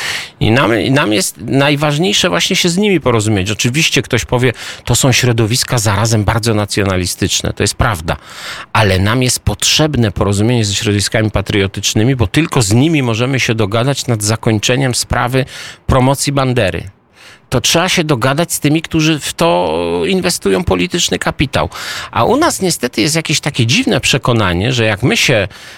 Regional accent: Moravian-Silesian Region, Czechia; ja jestem z Zaolzia

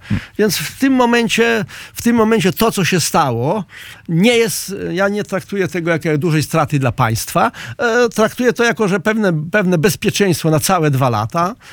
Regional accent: Zbuczyn, Masovian Voivodeship, Poland; pojechać do mojej rodzinnej wsi, gdzie ja mówiłem, że węgiel jest, do gminy Zbuczyn

